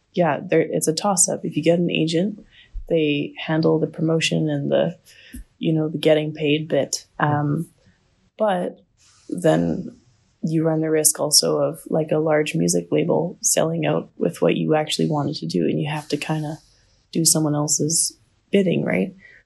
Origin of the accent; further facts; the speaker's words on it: Canada; I think as a young person, I didn't really identify as Canadian until I went and traveled. And then I realized how much I do belong to my country.